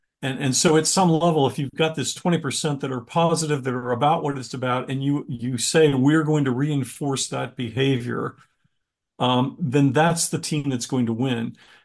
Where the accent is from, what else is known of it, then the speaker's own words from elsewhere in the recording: Pittsburgh, Pennsylvania, United States; and I grew up in Pittsburgh